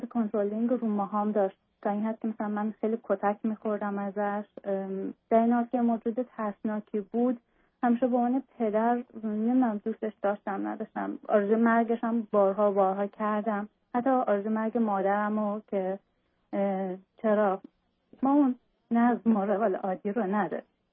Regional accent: Iran; moved away as an adult; در واقع من از ایران اومدم به اروپا، جایی که شوهرم حدود 22 ساله داره زندگی میکنه.

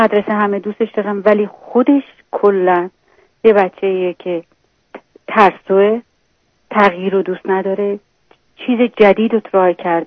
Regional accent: Iran; moved away as an adult; ما از ایران اومدیم

